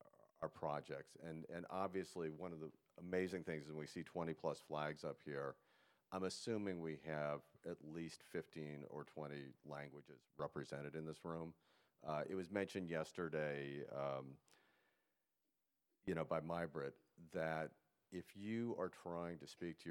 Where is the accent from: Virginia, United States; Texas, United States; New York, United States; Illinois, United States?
Virginia, United States; I am an adult child. I'm from Northern Virginia near Washington, D.C., and I am chair of the Literature Committee.